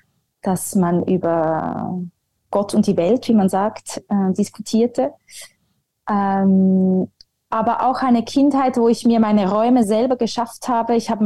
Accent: Zurich, Switzerland; in einem Zentrum im Riesbach in Zürich, da wo ich aufgewachsen bin.

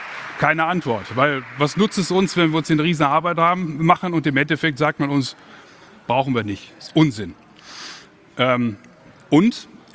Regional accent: Kassel, Hesse, Germany; ich komme aus Kassel, nebenan ist Baunatal, da ist VW

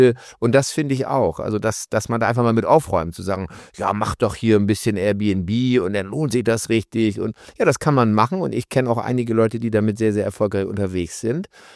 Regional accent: Bremen, Germany; Ich mache nur in Bremen, ich mache nur in meiner Heimatstadt.

